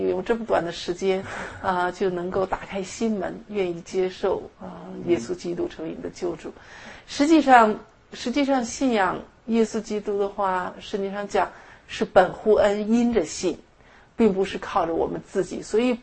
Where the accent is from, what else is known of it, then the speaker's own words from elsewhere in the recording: China; 实际上我们中国人很爱唱的样一首歌